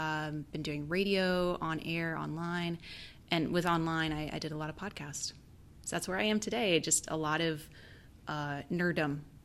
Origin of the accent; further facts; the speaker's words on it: Charleston, West Virginia, United States; now in Charlotte, United States; I am from Charleston, West Virginia, born and raised there